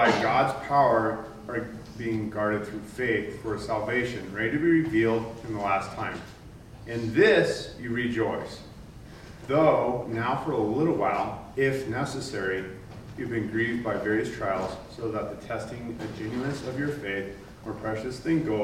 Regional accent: United States; I'm an American, I don't have huge trials

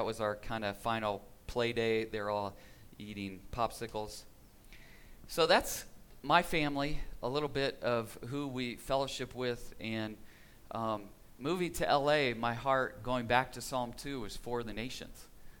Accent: Indiana, United States; I was joking about my Indiana Pacers because growing up in Indiana, if you don't know, it has a state religion.

